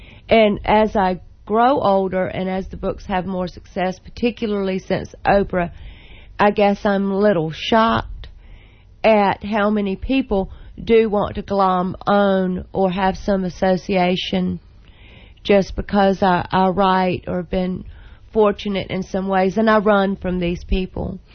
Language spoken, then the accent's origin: English; Southern United States, United States; So if I did something less as a Southerner, it would be, I would be writing about hairdos, sweet teas, barbecue, and beauty shops.